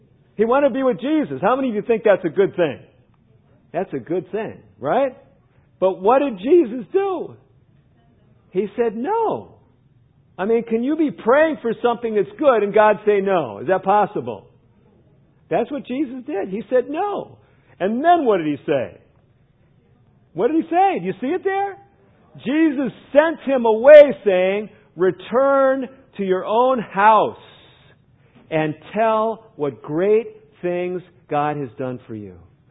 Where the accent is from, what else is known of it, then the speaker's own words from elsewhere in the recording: Chicago, Illinois, United States; also born or lived in Northbrook; When I grew up in Chicago, I was born in the city, lived in the city proper. When I was about 8 or 10, we moved out to the suburbs. We moved out to a suburb, a place called Northbrook.